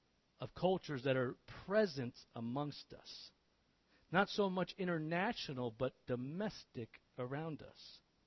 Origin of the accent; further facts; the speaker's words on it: United States; even the type of Christian culture that even as an American, I can get very confronted with.